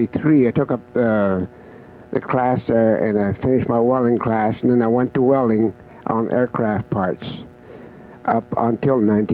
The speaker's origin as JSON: {"language": "English", "country": "Canada", "tie": "born or raised there", "said": "I was raised in Canada. I knew what cold weather was like"}